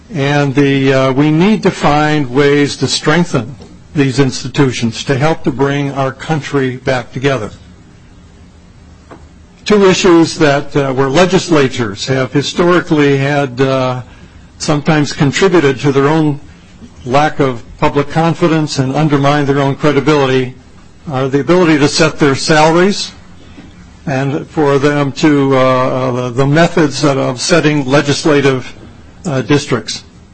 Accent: Lauderdale, Minnesota, United States; I'm from Lauderdale.

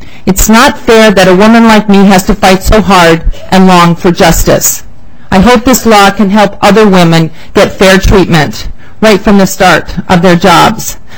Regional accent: Minnetonka, Minnesota, United States; now in Norway; I grew up in Hopkins, Minnetonka, Minnesota, and went to Hopkins Lindbergh High School.

